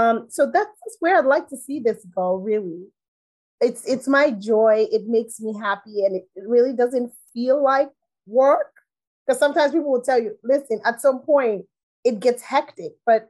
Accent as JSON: {"language": "English", "country": "Gambia", "tie": "born or raised there", "said": "As you know, growing up in Gambia, especially the privileged families, going on vacation to London was the thing."}